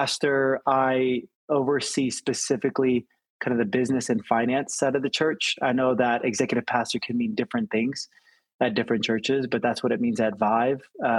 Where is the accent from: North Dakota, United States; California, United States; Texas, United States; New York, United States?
California, United States; I will say what rivals as a Californian, just in terms of quality, Shake Shack.